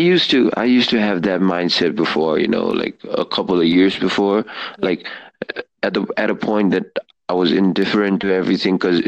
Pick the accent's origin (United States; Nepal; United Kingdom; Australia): Nepal; Yep, like, I'm from Nepal.